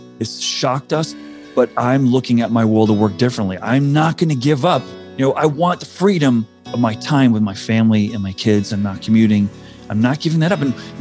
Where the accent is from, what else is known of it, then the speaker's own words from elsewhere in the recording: Connecticut, United States; also born or lived in South Africa; So when I was very young, my first year of school was in South Africa. We were kicked out in 1970 when I was about seven and settled, and I grew up in Connecticut.